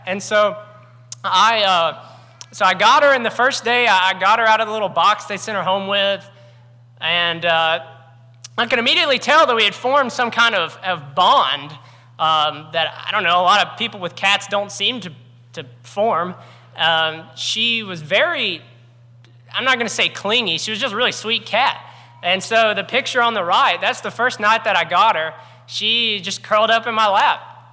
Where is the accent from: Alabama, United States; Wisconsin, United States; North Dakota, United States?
Alabama, United States; Florence; I'm from Florence, Alabama. If you don't know where that is, if you know where Muscle Shoals is, it's kind of close.